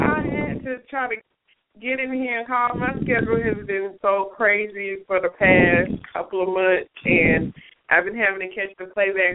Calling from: Georgia, United States; Hey, Dee Dee. … calling from Georgia.

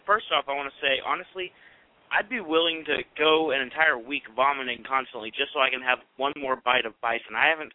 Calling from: Tennessee, United States; I'm calling from Tennessee.

